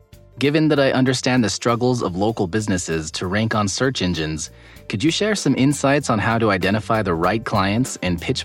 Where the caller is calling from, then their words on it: Chicago, Illinois, United States; from Chicago.